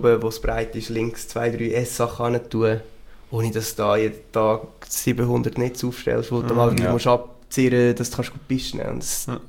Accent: Central Switzerland, Switzerland; und es ist halt mit viel Aufwand verbunden bei uns in der Zentralschweiz. Wir sind viele umeinander fahren.

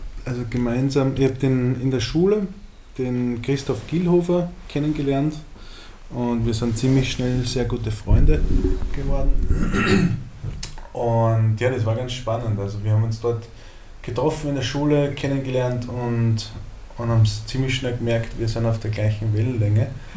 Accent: Mariazell, Styria, Austria; now in Tanzania; bin ursprünglich aus Österreich, aus der Steiermark, aufgewachsen in Mariazell. Das ist der nördlichste Punkt von der Steiermark. Und bin jetzt seit knapp einem Jahr auf Sansibar.

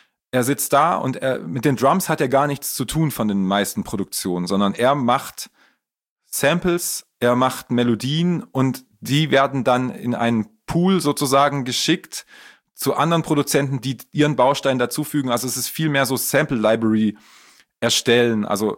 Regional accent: Baden-Württemberg, Germany; aus Heilbronn kommt, also eigentlich aus meiner Gegend, in der ich aufgewachsen bin

